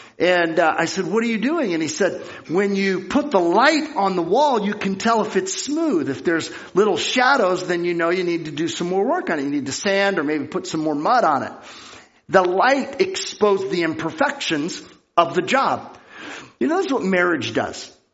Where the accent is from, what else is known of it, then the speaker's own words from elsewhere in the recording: California, United States; And so I grew up in California